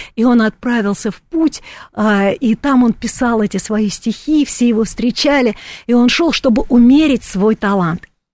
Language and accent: Russian; Moscow, Russia; born there; Я люблю эту дождливую Москву, эту свою...